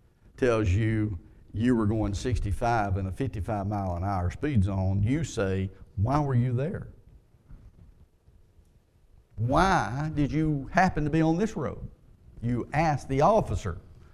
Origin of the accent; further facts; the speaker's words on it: the South, United States; I'm from the South. And I said, down south, we have these things called rattlesnakes.